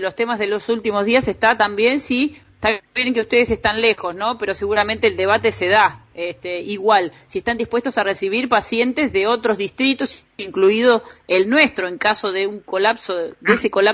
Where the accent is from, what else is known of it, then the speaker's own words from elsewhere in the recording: Ayacucho, Buenos Aires Province, Argentina; Bueno, intendente, yo que soy de Ayacucho, por ejemplo